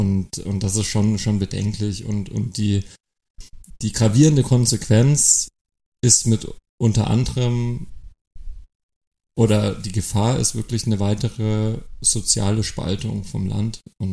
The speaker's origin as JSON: {"language": "German", "region": "West Germany", "country": "Germany", "lives_now": "East Germany", "said": "ich bin ja ein Westdeutscher, der nach Osten..."}